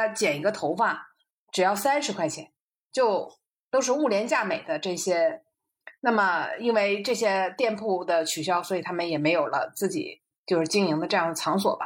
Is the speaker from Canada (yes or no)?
no; Jinzhou, Liaoning, China; 那自己东北人嘛，东北人吃烧烤是已经，特别我的家乡啊，这个锦州都已经申请非遗了